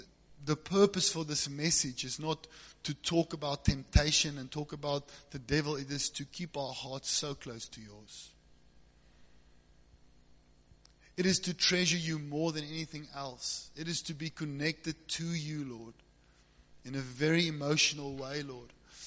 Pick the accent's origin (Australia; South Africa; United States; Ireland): South Africa; Cape Town, Western Cape; now in Secunda, South Africa; I'm the pastor from Secunda, and I was upgraded to Secunda from Cape Town.